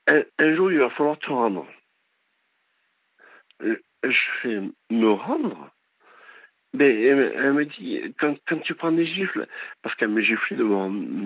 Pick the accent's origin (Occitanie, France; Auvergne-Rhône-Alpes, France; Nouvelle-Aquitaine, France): Occitanie, France; Tarbes; Alors, je viens de Tarbes. Enfin, je suis de Tarbes et...